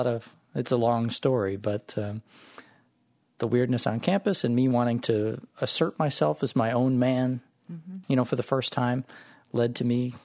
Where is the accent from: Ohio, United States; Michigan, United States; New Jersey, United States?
Michigan, United States; Jackson; I was born and raised in the Jackson area. I actually went to Alma College in Alma, Michigan for 2 years, 2000 and 2001.